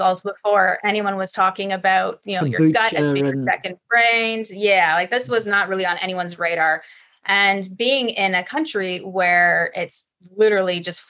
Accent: Canada; Yeah, I'm Canadian. Exactly.

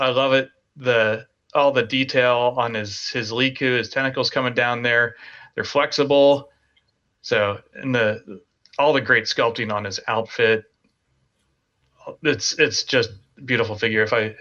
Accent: Ohio, United States; No, there I'm from Ohio.

